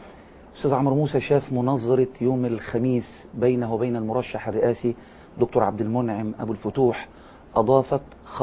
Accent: Egypt

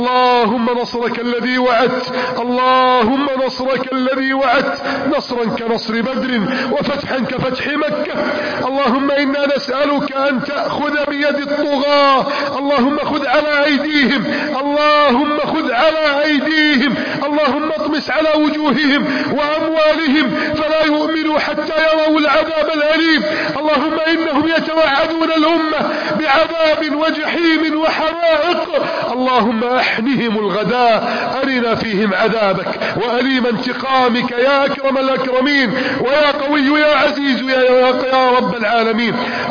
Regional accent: Egypt; هذه بلدنا مصر

